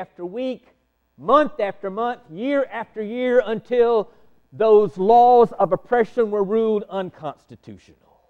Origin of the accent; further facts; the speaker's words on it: Alabama, United States; I grew up in Montgomery, Birmingham, Alabama, in the 1950s and 60s.